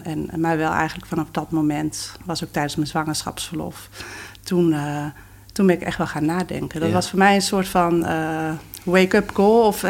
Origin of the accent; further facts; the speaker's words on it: Groningen, Netherlands; Ik ben in Groningen opgegroeid.